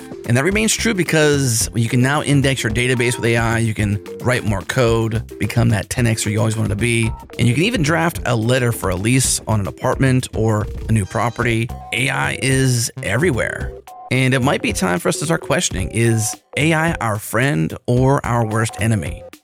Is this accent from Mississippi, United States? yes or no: no; Pennsylvania, United States; I'm a fan of Groundhog Day, Bill Murray, and Polka because I'm from Pennsylvania